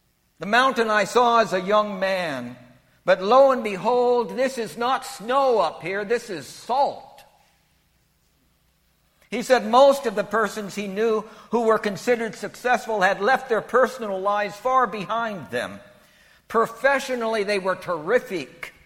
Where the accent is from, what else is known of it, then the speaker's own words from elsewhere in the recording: Bakersfield, California, United States; We flew from L.A. into my hometown of Bakersfield. My parents met me there at Meadows Field, which is the local airport.